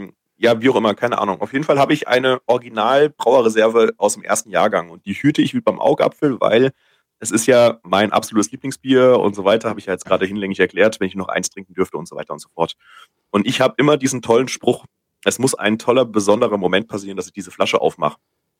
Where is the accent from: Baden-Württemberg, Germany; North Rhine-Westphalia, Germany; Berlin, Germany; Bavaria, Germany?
Bavaria, Germany; Bürgstadt; Aber Miltenberg, der Nachbarort, ist Bürgstadt. Das ist mein Heimatort tatsächlich.